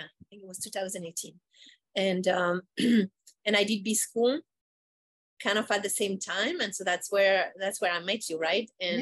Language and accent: English; France; now in Philadelphia, United States; I'm originally from France, but right now I live in the US and I live in Philadelphia.